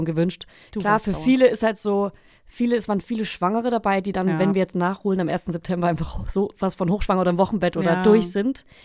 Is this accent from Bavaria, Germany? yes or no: yes; Bavaria, Germany; weil ich bin Fränkin und deswegen gibt es Brezeln.